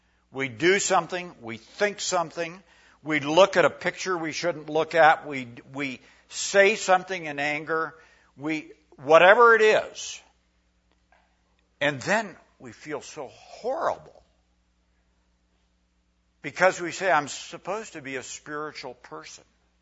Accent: Iowa, United States; God led Mary and me, I believe, to just go back to my hometown in Iowa. Small Norwegian community, 100 people

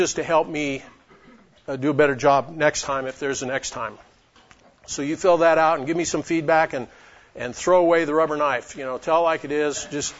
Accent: Lincoln, Nebraska, United States; from Lincoln, Nebraska, and getting mic adjusted here.

